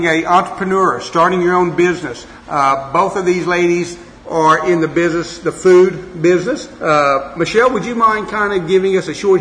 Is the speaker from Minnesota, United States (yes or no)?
no; Oklahoma, United States; now in Puerto Vallarta, Mexico; Growing up in Oklahoma, my grandparents and my parents both lived on Route 66.